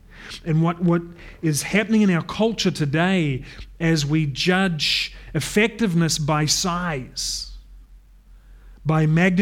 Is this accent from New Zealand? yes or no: yes; New Zealand; But when I was 8, I started swimming down in New Zealand. I'm from New Zealand, by the way.